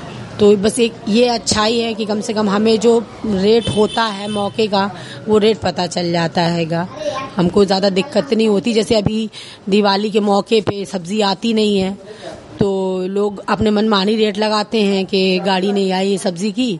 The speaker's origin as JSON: {"language": "Hindi", "town": "Bhatipura", "country": "India", "said": "और हम भटीपुरे के रहने वाले हैं"}